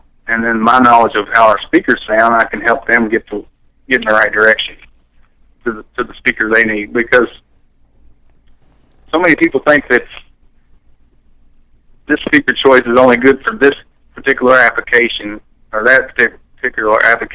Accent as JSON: {"language": "English", "town": "Eminence", "country": "United States", "tie": "born or raised there", "said": "Yeah, I grew up in Eminence. I'm from there originally, and I went to Eminence High School."}